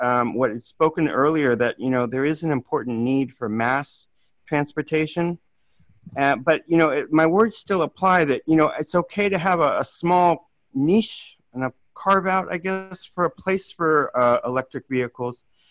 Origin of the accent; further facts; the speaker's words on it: San Jose, California, United States; I'm from San Jose.